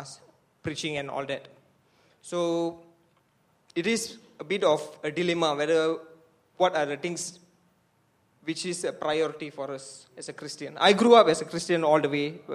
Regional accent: Ipoh, Perak, Malaysia; And I'm from West Malaysia, Ipoh, Perak.

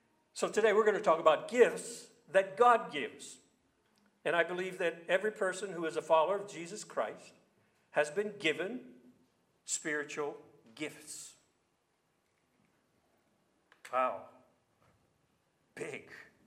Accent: Louisiana, United States; Midori and I returned to my home state of Louisiana with our sons and her mother.

